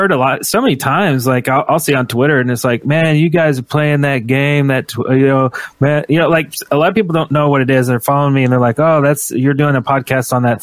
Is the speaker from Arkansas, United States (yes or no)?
yes; Arkansas, United States; born there; Because I was born in Arkansas, there's nothing in Arkansas.